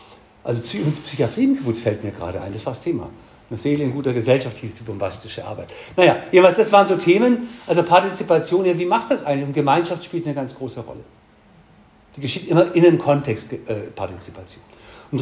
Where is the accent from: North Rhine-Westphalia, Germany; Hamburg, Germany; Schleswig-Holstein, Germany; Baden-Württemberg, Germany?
Baden-Württemberg, Germany; Ich bin Hegelianer, als Schwabe geht es auch gar nicht anders.